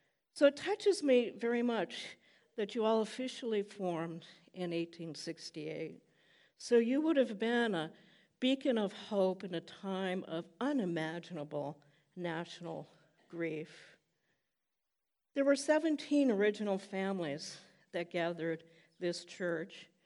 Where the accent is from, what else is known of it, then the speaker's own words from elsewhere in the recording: Midwest, United States; And trust me, I can discern this. I'm a Midwesterner.